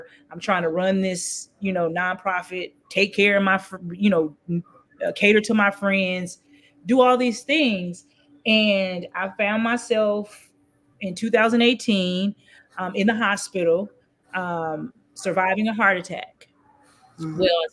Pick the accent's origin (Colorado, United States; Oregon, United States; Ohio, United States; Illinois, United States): Colorado, United States; Denver; even though gangs were very prominent in the 90s growing up in Denver, Colorado. But I learned to love it.